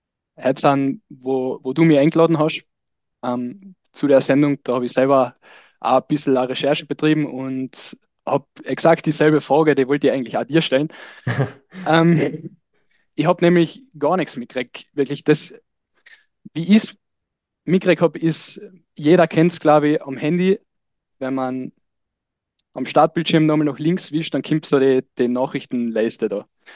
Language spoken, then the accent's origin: German; Carinthia, Austria; now in Graz, Austria; Ja, also ich komme aus einem kleinen Dorf aus Ortraburg in Kärnten. Das ist in der Nähe von Osttirol, in der Nähe von Lienz.